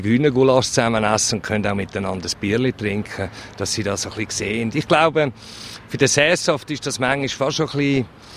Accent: Switzerland; wir einfach als Schweizer das nicht mehr annehmen können, dass man mit uns so umgeht

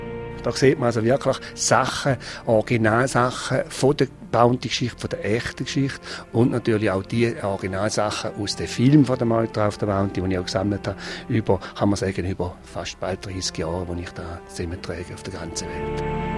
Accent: Switzerland; Wir sind aus der Schweiz, wir sind drei Spinner

